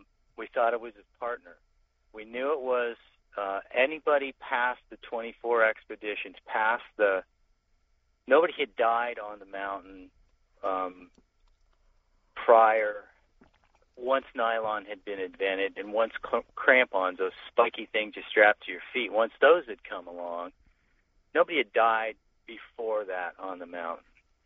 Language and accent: English; Columbus, United States; Well, I grew up in Columbus